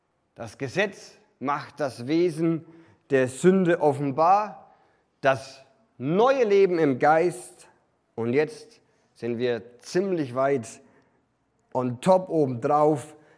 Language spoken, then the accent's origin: German; Bavaria, Germany; Als Franke müsste ich sagen, macht Sinn, darf ich aber nicht